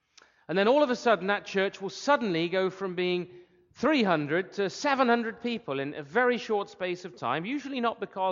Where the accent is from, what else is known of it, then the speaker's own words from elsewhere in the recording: England, United Kingdom; as I just heard about my hometown in England